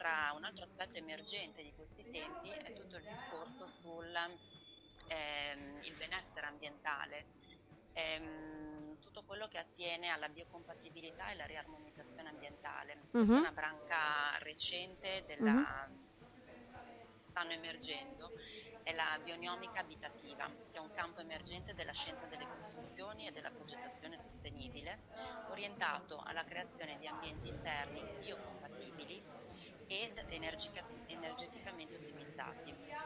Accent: Bologna, Emilia-Romagna, Italy; now in Sardinia, Italy; Io poi non sono sarda di origine, sono bolognese di origine e sono capitata per motivi personali in Sardegna

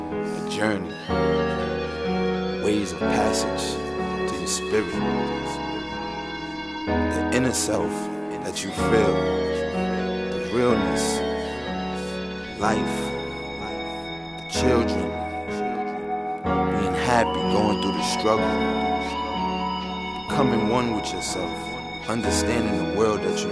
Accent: Harlem, New York, United States; You know, you see me, I'm from Harlem. And this is the life I live. All my life. I grew up where you had to grind.

